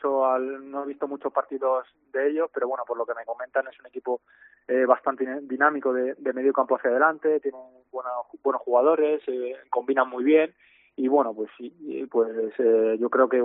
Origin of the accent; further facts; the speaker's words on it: Torrejón de Ardoz, Community of Madrid, Spain; con un equipo de allí de donde soy yo, de Torrejón de Ardoz